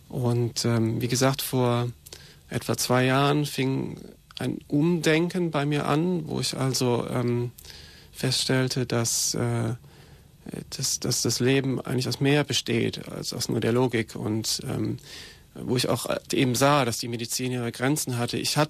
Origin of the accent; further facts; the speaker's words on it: Koblenz, Rhineland-Palatinate, Germany; ich komme aus Koblenz am Rhein und bin da 1970 geboren und auch da aufgewachsen zum größten Teil. Habe dann da Abitur gemacht in Koblenz